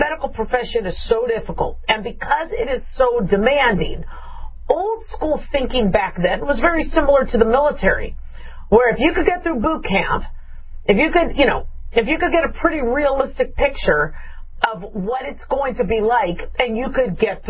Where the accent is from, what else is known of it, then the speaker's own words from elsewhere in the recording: Southwest, United States; because I grew up in the Southwest United States.